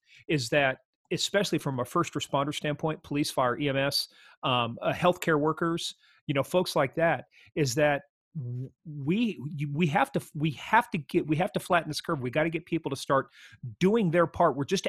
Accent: Kansas, United States; I'm a redneck from Kansas.

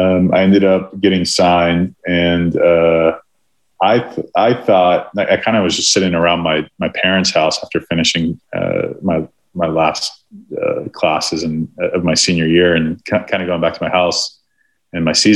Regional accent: Orlando, Florida, United States; I grew up in Orlando, Florida, and that's where the Braves used to spring train.

